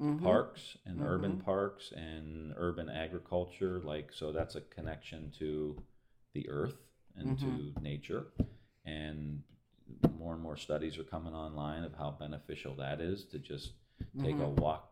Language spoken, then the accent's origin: English; Ireland; as an Irishman, I say the pub